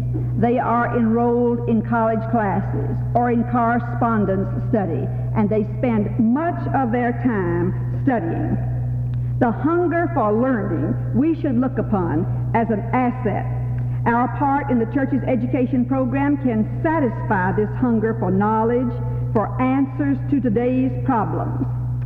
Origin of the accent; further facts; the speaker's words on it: Virginia, United States; you my background, where I came from, how long I've been away from it. And since she's mentioned that I came from Virginia